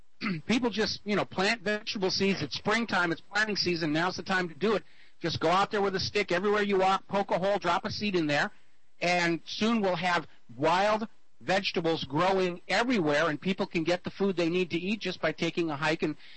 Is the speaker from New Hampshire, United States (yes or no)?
yes; New Hampshire, United States; I grew up in New Hampshire. I grew up in a farm in New Hampshire, and when I was a kid there, everybody was eating the food that came out of their backyard.